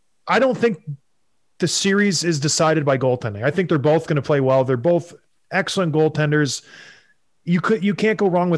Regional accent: Canada; I'm Canadian.

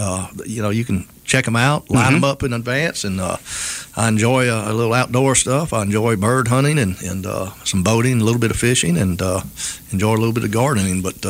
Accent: Mobile, Alabama, United States; I like to tell people I'm homegrown and home educated. I grew up here in Mobile, and went to South Alabama with an undergraduate and graduate degree

